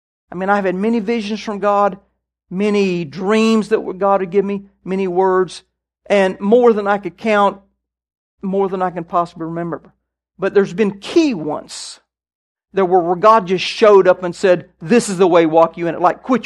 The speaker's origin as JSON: {"language": "English", "region": "Kansas", "country": "United States", "tie": "born or raised there", "said": "I was raised in Kansas when I was young, and in Kansas they always talked about the pioneers that settled the West, you know."}